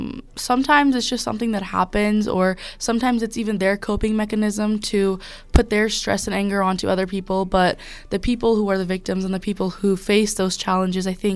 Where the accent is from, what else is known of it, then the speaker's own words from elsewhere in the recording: Nepal; I'm a refugee from Nepal, and I was kind of bullied my whole life for facial appearances or the way I looked or the way I sound.